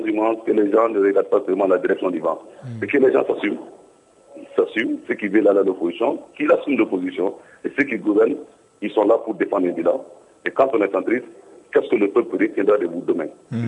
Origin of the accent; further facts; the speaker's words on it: Mali; puisqu'il n'y a pas cela chez nous au Mali